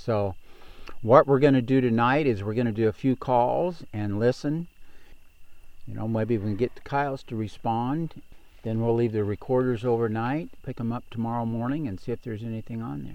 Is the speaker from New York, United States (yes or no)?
no; Idaho, United States; I'm in northern Idaho with John Webb, who I was raised with here in Idaho.